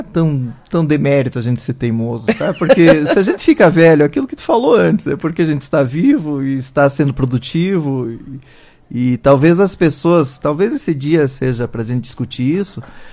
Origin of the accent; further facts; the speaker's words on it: Santa Catarina, Brazil; Eu, na verdade, sou catarinense, mas a minha família toda é da região de Passo Fundo.